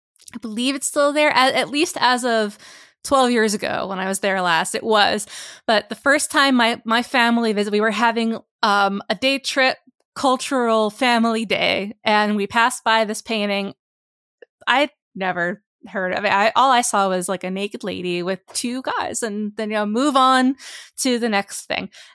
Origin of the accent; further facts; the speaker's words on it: New Jersey, United States; a nearby sculpture garden close to where I grew up in New Jersey.